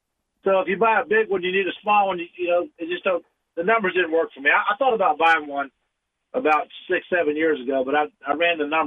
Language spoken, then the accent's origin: English; Birmingham, Alabama, United States; I grew up in Alabama, and that rivalry is real.